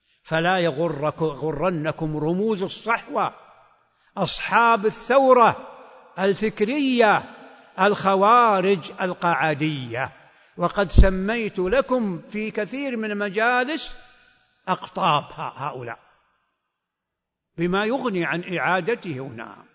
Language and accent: Arabic; Saudi Arabia